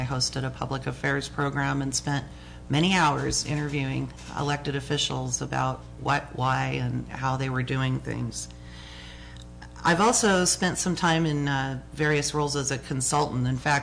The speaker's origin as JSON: {"language": "English", "region": "Washington", "country": "United States", "tie": "born or raised there", "moved": "as an adult", "lives_now": "Ketchikan, United States", "said": "so I grew up in Washington State. Was back visiting my grandparents when I met and eventually married my husband, Charles, and I've been in Ketchikan now for the past 32 years."}